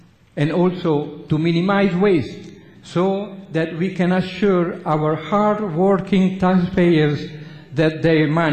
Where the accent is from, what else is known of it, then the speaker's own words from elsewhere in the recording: Italy; during Second World War, I was a young student growing up in Italy.